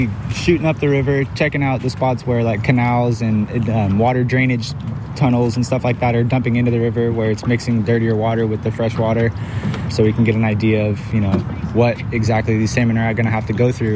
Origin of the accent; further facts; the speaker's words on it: California, United States; We are river people from the Alexander Valley, Napa Valley area, headwaters of the San Francisco Bay Area up to Mendocino County.